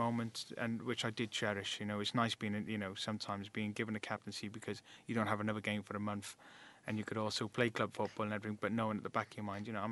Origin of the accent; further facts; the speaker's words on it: Cardiff, Wales, United Kingdom; And I'm from Cardiff as well